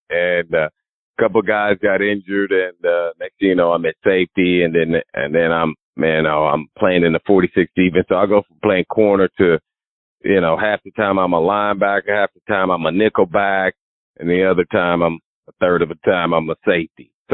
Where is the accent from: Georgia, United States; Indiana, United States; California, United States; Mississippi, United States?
Indiana, United States; Indianapolis; That I was too small growing up in Indiana, Indianapolis, and then going to a private cathedral fighting Irish.